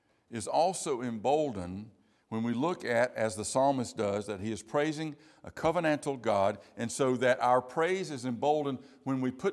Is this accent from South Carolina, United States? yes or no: yes; South Carolina, United States; I'm from South Carolina. Ain't gonna happen.